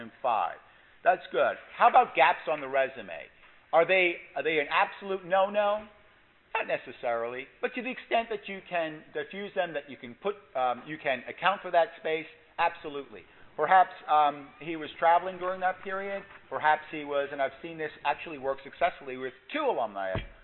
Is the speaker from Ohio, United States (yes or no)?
no; Brooklyn, New York, United States; I'm from Brooklyn, I have trouble with certain pronunciations.